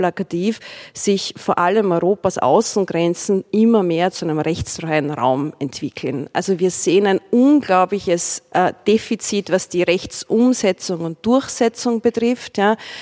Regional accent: Austria; Ich als Österreicherin

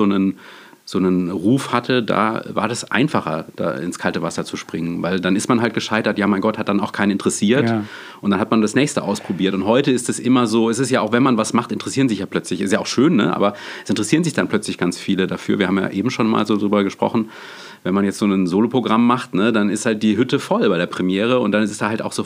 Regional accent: Freiburg, Baden-Württemberg, Germany; also ich komme ja aus dem Schwarzwald, also Freiburg

